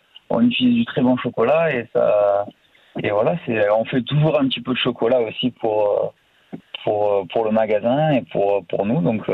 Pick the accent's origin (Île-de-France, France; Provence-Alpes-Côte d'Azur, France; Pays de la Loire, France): Provence-Alpes-Côte d'Azur, France; moi, j'ai la Provence, c'est ma région natale, donc ça me tient vraiment à cœur.